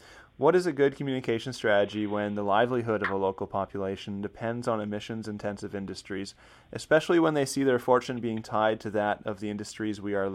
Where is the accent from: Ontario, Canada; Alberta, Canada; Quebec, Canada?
Alberta, Canada; I'm from Alberta, so her question about Saskatchewan is quite enticing.